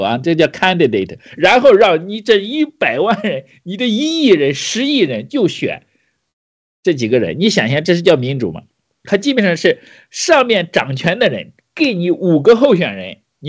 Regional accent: China; 没有说我们中国人就需要这样的体制

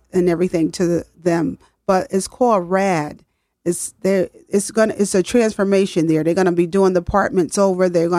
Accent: the South, United States; Growing up in the South, you had a couple of generations in one home

